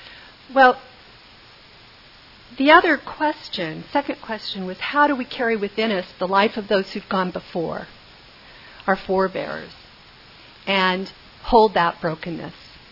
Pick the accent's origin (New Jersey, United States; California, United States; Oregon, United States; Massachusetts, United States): California, United States; Whittier; But I'm a California girl. I grew up in Whittier and in a liberal Protestant church.